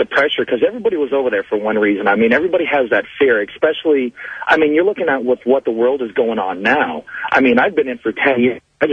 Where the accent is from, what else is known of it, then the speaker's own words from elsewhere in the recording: Tennessee, United States; now in California, United States; I'm originally from Tennessee, so I have those deep southern roots.